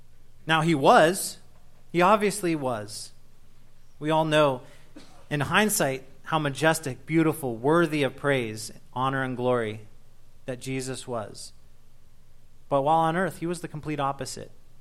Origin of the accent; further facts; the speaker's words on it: Beloit, Ohio, United States; I come from Beloit.